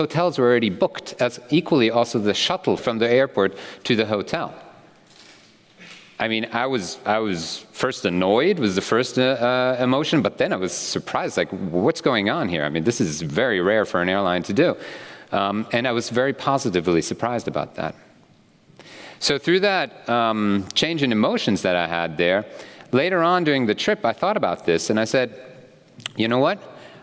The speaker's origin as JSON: {"language": "English", "region": "Zurich", "country": "Switzerland", "said": "I'm from Zurich, and I wanted to fly from Zurich to Australia, but there are no direct flights."}